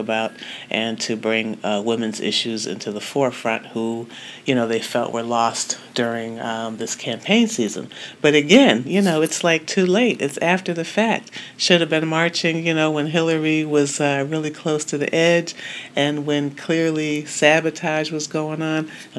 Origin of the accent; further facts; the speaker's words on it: Cleveland, Ohio, United States; I'm from Cleveland too. That's where the podcast is coming from.